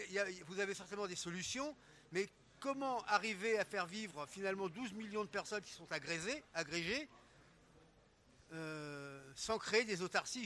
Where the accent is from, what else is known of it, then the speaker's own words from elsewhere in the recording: Paris, Île-de-France, France; je suis né à Paris, j'ai vécu longtemps en région parisienne.